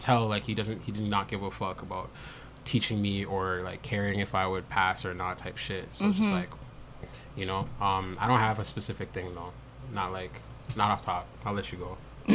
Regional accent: Jamaica; When they would find out that I'm Jamaican, and they would, like, try to just, like

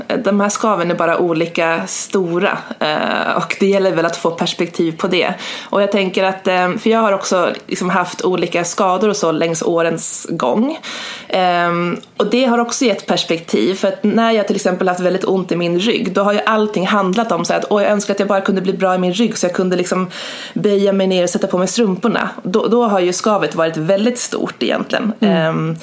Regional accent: Gävleborg County, Sweden; also born or lived in Ireland; jag är från Hälsingland, men har bott och pluggat mycket utomlands

